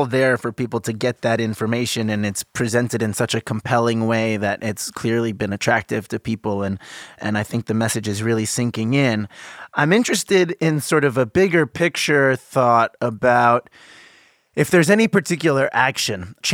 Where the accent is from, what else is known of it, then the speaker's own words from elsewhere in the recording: United States; I think from my personal journey, I think feeling alienated as an African American from my home country and having spent a lot of time in Africa actually did give me that sense of ownership of America.